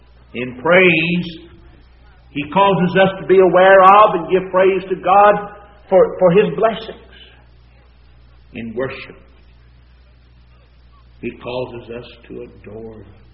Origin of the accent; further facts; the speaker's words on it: Winston-Salem, North Carolina, United States; Every now and then I think about my hometown, but I don't pay much attention to it. Somebody asked me a while back if I'd like to get to Winston-Salem